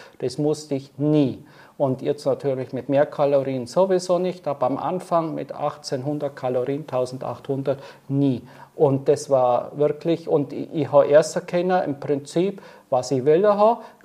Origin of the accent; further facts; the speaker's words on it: Bavaria, Germany; Und ich komme aus dem Allgäu, bin selbstständig und schaffe ein bisschen.